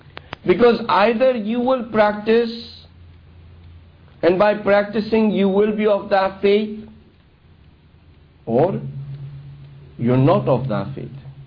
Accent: Pakistan; now in Canada; because I'm from Pakistan

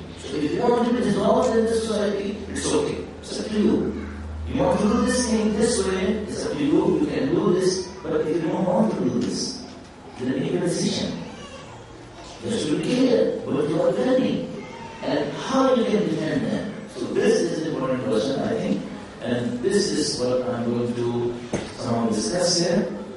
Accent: Karachi, Sindh, Pakistan; English is a second language; I'll keep my shalwar kameez because I came from Pakistan, I came from Karachi.

